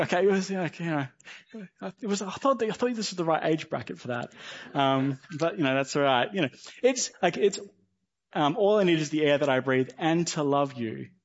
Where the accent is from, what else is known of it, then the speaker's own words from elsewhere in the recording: Perth, Western Australia, Australia; We're Australians, we're from Perth